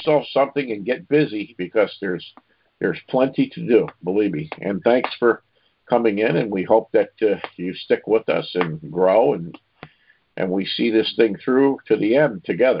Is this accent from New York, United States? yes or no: yes; New York, United States; I'm going on to somebody from my home state here, New York.